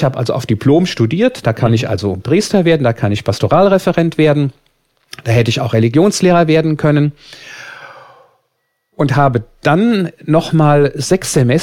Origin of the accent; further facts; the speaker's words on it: Bingerbrück, Rhineland-Palatinate, Germany; Ich bin da zum ersten Mal in den Weihnachtsferien jeden Tag bei uns zu Hause in Bingerbrück